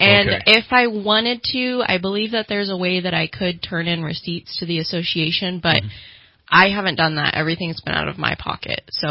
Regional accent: Anderson, United States; So I'm 21 years old. I was born and raised in Anderson, and I still live there.

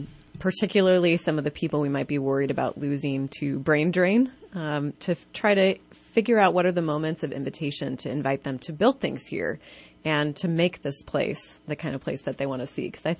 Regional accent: Iowa, United States; born or raised there

